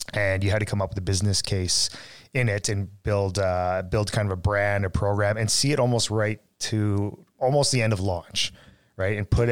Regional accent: Edmonton, Alberta, Canada; I grew up in West End, Edmonton.

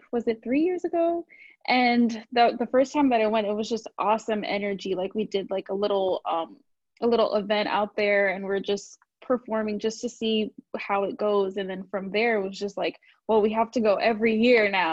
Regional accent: Rahway, New Jersey, United States; also born or lived in Brooklyn, United States; Well, I was born in New York, Brooklyn. Okay. Yeah. So, and I'm raised in New Jersey. In Rahway, New Jersey.

